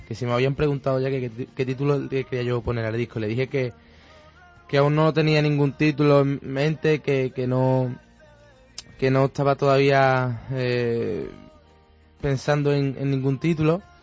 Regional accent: Córdoba, Andalusia, Spain; unos que le dedico a mi tierra, Córdoba, ¿no? A su cultura, a su mujer cordobesa

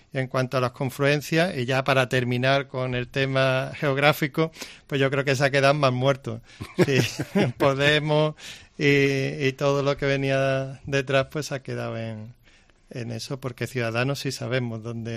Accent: Málaga, Andalusia, Spain; sabéis que soy de Málaga

